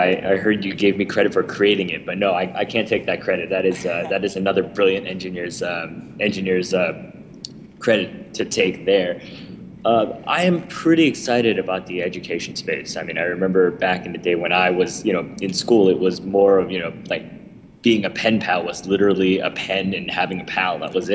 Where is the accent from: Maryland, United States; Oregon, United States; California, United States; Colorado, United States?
California, United States; And I'm actually from the Bay Area myself, so I know exactly where Castalia is, and I actually went to a school very near Castalia.